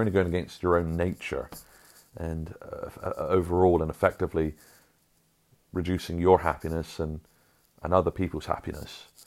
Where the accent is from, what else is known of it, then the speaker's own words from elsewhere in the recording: United Kingdom; And being British and modest, it was like, "Oh, just a little bit. Oh, I'll just have a tad bit."